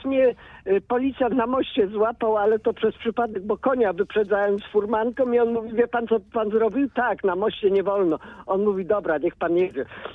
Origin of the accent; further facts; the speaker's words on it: Poznań, Greater Poland Voivodeship, Poland; jestem rodowitym poznaniakiem, a się ożeniłem pod Opalnicę.